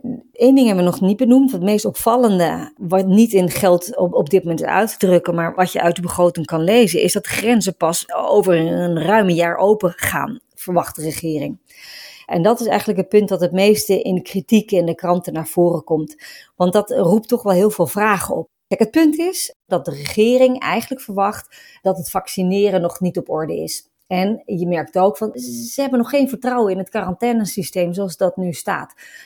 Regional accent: Netherlands; Nou ja, en voor ons als Nederlanders of überhaupt voor mensen die met banden naar de andere kant van de zeeën, is dat soms toch wel pijnlijk om te zien.

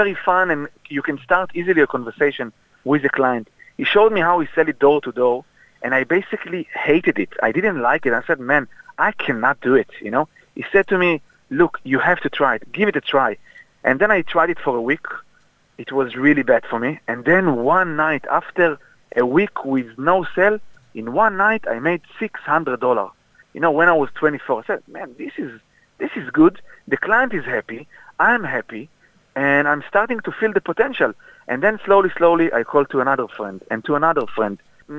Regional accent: Israel; So basically, I came from Israel

